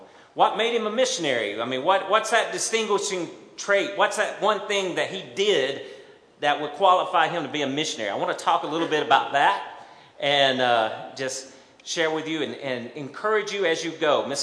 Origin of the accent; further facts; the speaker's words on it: Geraldine, United States; now in Tokyo, Japan; But I'm from this area. Actually, I'm from Geraldine. Actually, I'm from the suburbs of Geraldine. Amen. I'm from New Harmony, that area out that way. And I grew up here.